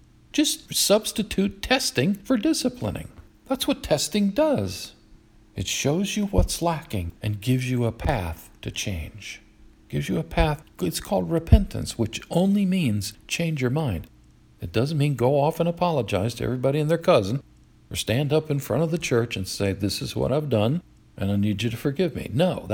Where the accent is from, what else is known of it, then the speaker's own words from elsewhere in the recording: the North, United States; also born or lived in South; I was born in the South, but raised up North. But my parents were nevertheless from the South.